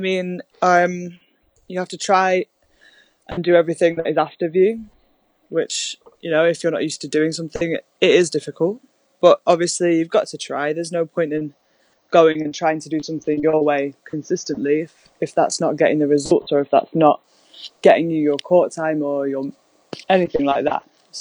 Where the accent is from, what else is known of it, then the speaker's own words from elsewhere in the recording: Buxton, East Midlands, United Kingdom; I think it rains more than my hometown of Buxton, which is the wettest town in the UK.